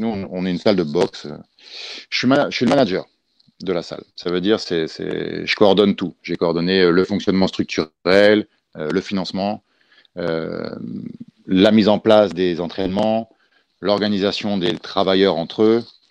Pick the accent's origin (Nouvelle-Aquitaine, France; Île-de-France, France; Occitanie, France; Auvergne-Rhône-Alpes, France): Île-de-France, France; Paris; Moi, je viens de Paris. Je suis entre Paris et Munich, et en Allemagne.